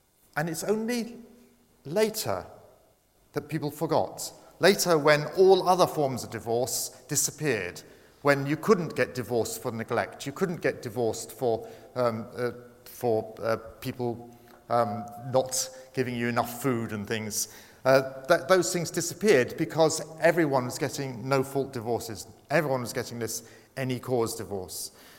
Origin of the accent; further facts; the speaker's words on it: Brighton, South East England, United Kingdom; I come from Brighton, which is the correspondent capital of the UK.